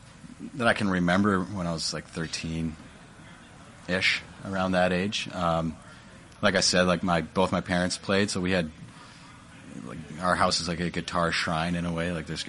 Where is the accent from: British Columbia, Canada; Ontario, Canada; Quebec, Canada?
British Columbia, Canada; North Vancouver; So I grew up in North Van, so local. And I grew up in a pretty musical household.